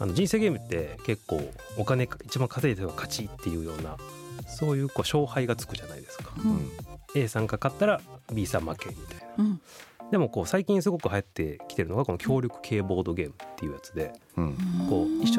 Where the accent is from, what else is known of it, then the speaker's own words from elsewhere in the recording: Kyotango, Kyoto, Japan; now in Higashihiroshima, Japan; まあ、京都の、京丹後市っていうところが出身地です。